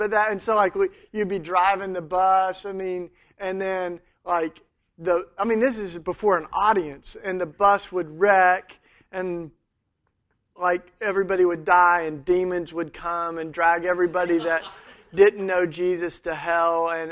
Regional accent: Tennessee, United States; I grew up down in Tennessee, which is why I talk so cool. And you know, but it was like the Bible Belt, and I grew up very immersed in Christianity.

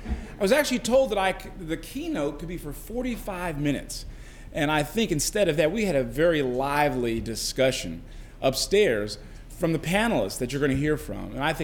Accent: Philadelphia, Pennsylvania, United States; I grew up in Philadelphia and I love Philadelphia.

